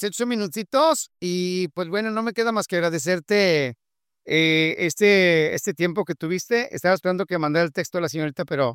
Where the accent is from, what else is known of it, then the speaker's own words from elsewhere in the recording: Mexico; Soy mexicano.